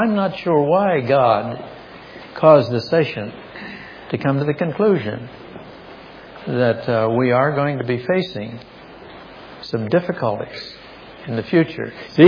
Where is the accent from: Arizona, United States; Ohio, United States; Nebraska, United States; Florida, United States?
Ohio, United States; New Concord; I came back to New Concord. That was my hometown, with Margie as my bride. And we moved in with my aunt, who had reared me.